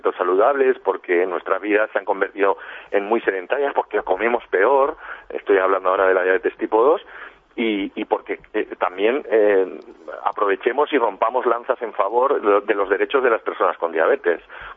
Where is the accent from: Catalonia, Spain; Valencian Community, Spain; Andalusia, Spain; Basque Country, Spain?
Valencian Community, Spain; Valencia; yo soy valenciano, no soy fallero, no vivo las fallas desde dentro, pero soy valenciano y me gustan las fallas, y aquí en Valencia